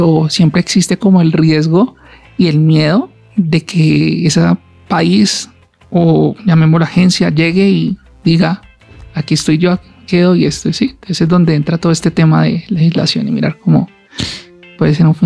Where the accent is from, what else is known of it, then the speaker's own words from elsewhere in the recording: Colombia; nosotros como colombianos, somos colombianos